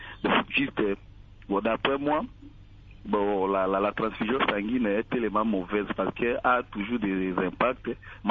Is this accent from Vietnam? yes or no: no; Makanja, DR Congo; On cherchait même la personne au niveau de l'intérieur, là, chez nous, à Makanja, pour trouver un peu une poche de sang.